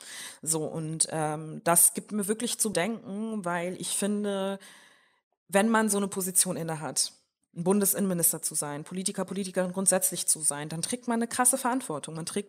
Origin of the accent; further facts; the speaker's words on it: Germany; born there; Eltern sind aus Mali geflohen und sind dann in Deutschland gewesen. Ich bin hier in Deutschland geboren, in einer Flüchtlingsunterkunft